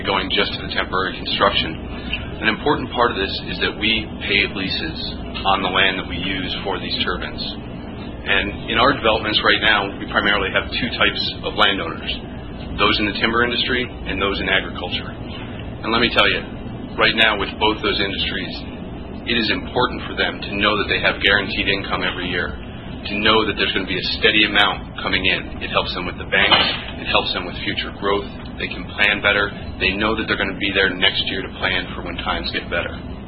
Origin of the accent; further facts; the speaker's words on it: New York, United States; I'm originally from New York State. I'm not used to things moving this swiftly with the legislative body.